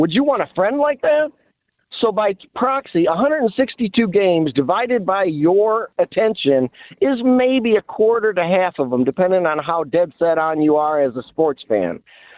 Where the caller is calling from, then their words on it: Ohio, United States; I'm actually calling you from Ohio. I'm 2 minutes from the Michigan line.